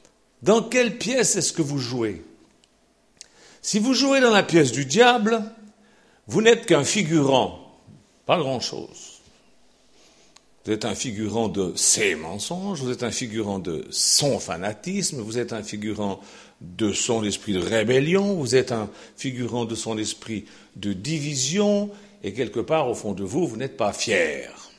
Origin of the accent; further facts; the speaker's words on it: Switzerland; Chez nous, en Suisse, je me rappelle